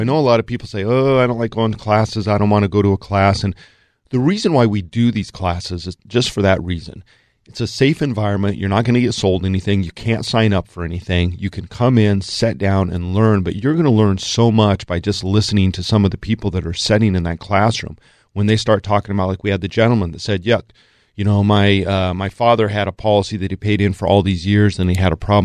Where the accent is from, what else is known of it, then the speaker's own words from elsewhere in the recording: Colorado, United States; And, you know, I grew up in Colorado, so I'm like, woohoo, snow, yay.